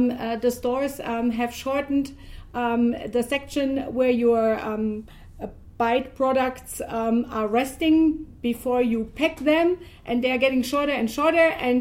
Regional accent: Germany; So for me, it is very easy to compare shopping in the United States and shopping here in my home country, Germany.

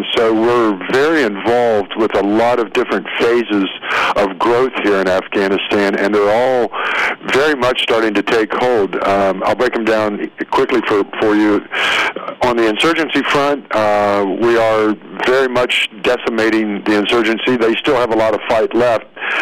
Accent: West Virginia, United States; moved away as an adult; now in Texas, United States; I was actually born and raised in the mountains up in West Virginia.

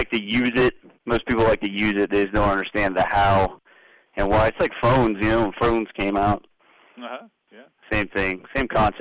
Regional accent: Pittsburgh, Pennsylvania, United States; I grew up in Pittsburgh, lived on the south side, and then, you know, I lived all around the Pittsburgh area.

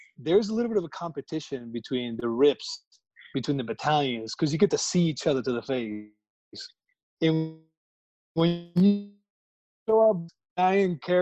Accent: Meridian, Mississippi, United States; born there; So I was born in Meridian, Mississippi.

